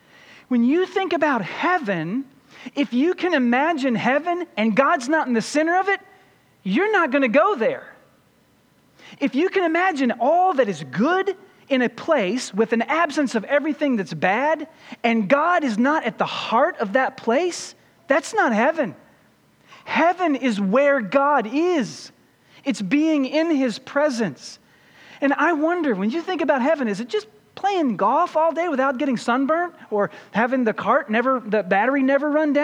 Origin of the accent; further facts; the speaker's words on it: Kentucky, United States; I grew up in Kentucky. That's where my mother still is.